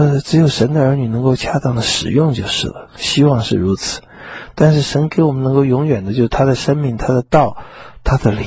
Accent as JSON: {"language": "Chinese", "country": "China", "said": "我们中国人占了多少其他异族人的地呢？"}